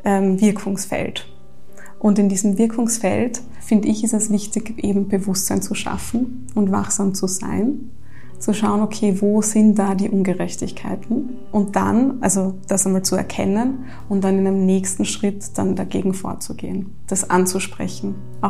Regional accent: Carinthia, Austria; moved away; weil ich Kärntnerin bin und jetzt schon sehr lange nicht mehr in Kärnten lebe, aber mich das schon sehr geprägt hat, meine Kindheit und Jugend. Bin in einer sehr liberalen Familie aufgewachsen

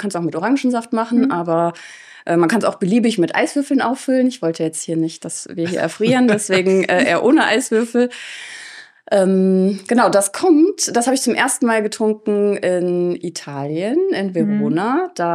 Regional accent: Osnabrück, Lower Saxony, Germany; also born or lived in Bielefeld / Düsseldorf / Hannover; Ich komme aus dem Raum Osnabrück, bin da auch zur Schule gegangen. Dann war ich fürs Studium in Bielefeld, zwischendurch in Düsseldorf, dann in Hannover.

